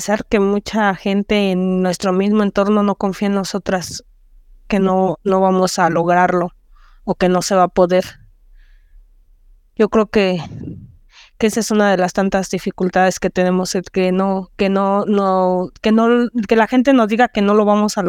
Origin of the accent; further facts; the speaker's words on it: Mexico City, Mexico; Soy de la Ciudad de México.